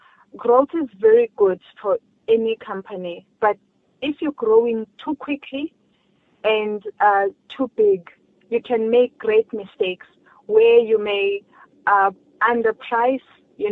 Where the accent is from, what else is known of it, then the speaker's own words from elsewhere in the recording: South Africa; as a South African, as a black child